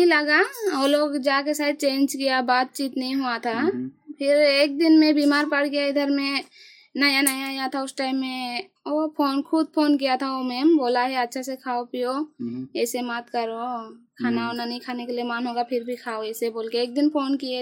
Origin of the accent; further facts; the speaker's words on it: Assam, India; Hindi is a second language; मैं आसाम से हूँ